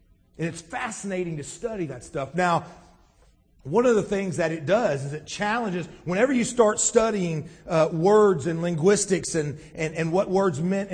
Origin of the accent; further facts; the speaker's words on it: United States; We do things a certain way because we are American citizens.